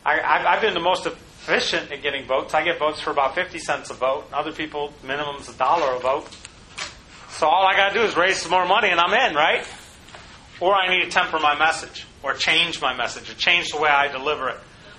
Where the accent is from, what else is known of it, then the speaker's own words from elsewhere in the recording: Cleveland, Ohio, United States; I grew up in Cleveland.